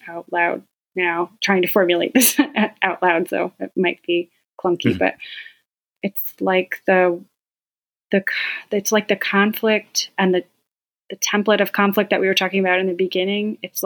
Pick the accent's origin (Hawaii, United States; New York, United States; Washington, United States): New York, United States; halfway between here and my hometown on Cuba Lake, near halfway up Cuba Lake.